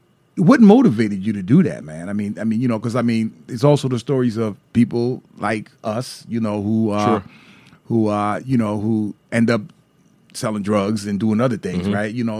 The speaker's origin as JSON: {"language": "English", "town": "Brooklyn", "region": "New York", "country": "United States", "tie": "born or raised there", "said": "You know, growing up in Brooklyn myself, you know, and then, you know, there wasn't no yes, ma'am, and yes, sir growing up in Brooklyn."}